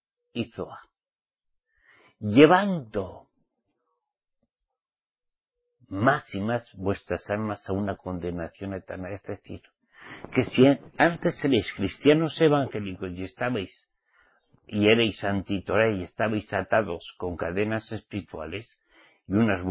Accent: Spain; yo que soy español nativo, ¿me queréis enseñar cómo se pronuncia el español?

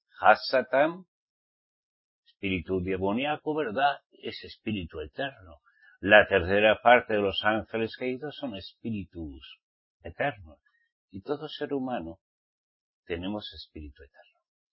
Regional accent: Spain; Yo soy un español, te hablo.

